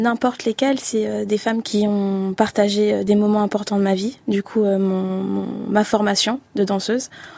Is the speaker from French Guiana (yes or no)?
yes; French Guiana; je viens de Guyane, le rapport à la danse africaine